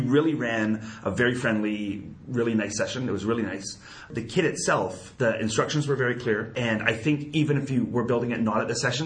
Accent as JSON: {"language": "English", "country": "Canada", "said": "I'm a Canadian, so we don't have Steak and Shake."}